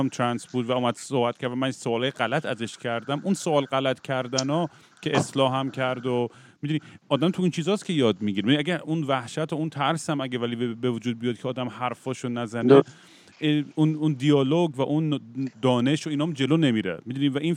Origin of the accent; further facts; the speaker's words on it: United States; یه بازی بود که بچگیام تو آمریکا میکردیم به اسم کلو